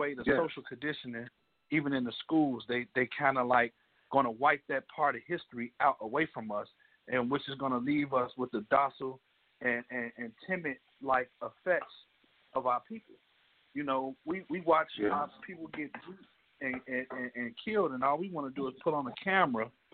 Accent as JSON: {"language": "English", "town": "Chicago", "region": "Illinois", "country": "United States", "said": "A lot of us, and I come from Chicago, and a lot of us, you know, mm-hmm."}